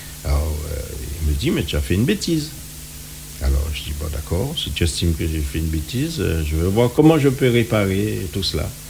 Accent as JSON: {"language": "French", "region": "Martinique", "country": "France", "said": "mais je suis un martiniquais. Je veux que ma Martinique évolue"}